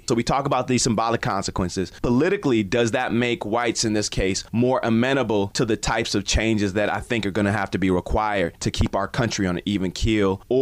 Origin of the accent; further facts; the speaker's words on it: Detroit, Michigan, United States; So I grew up in Detroit. I was 4 years old when we elected our first black mayor.